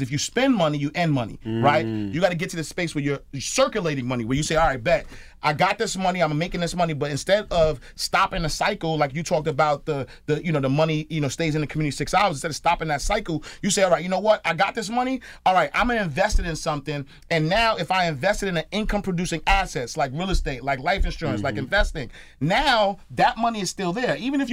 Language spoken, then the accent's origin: English; New York City, New York, United States; So I'm from the projects in Harlem, right? I grew up in the St. Nicholas Projects. So I came from nothing, right?